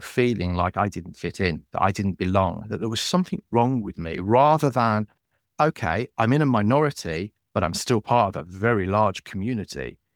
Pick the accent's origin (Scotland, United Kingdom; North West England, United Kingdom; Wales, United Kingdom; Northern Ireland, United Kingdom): Scotland, United Kingdom; now in England; because I was moving from Scotland down to England, I asked for a copy of all my medical records